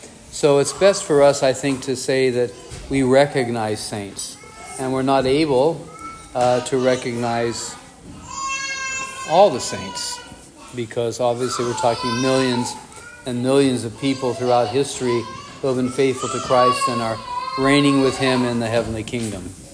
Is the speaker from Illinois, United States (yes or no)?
no; California, United States; I'm from California. What do I know?